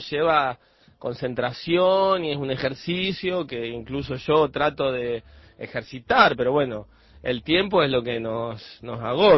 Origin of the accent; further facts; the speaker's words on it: Argentina; moved away; Así que volví a Argentina, mi país de origen